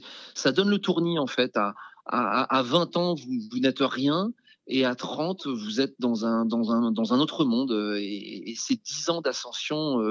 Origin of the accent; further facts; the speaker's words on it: Les Mureaux, Île-de-France, France; born there; Mes parents étaient ouvriers. Je suis né aux Mureaux dans les Yvelines